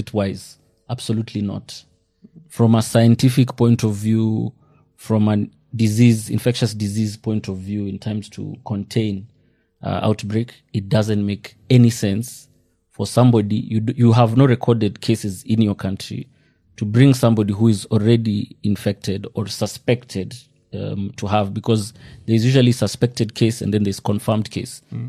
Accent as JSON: {"language": "English", "country": "Kenya", "said": "the US had access to our health data as Kenyan citizens"}